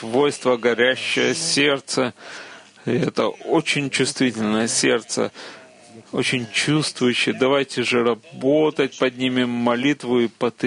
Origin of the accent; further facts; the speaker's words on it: Venezuela; Russian is a second language; Я не отсюда, я из Венесуэлы.